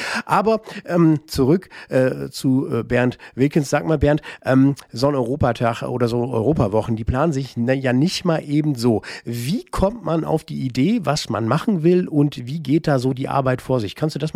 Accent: Osnabrück, Lower Saxony, Germany; Ja, bei uns in Osnabrück, um da den Reigen sozusagen abzuschließen

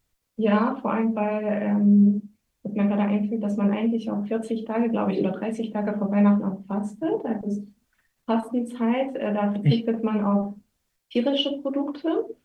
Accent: Ukraine; Wir haben bei uns in der Ukraine noch, also ganz verbreitet in vielen Teilen der Ukraine, Kuta.

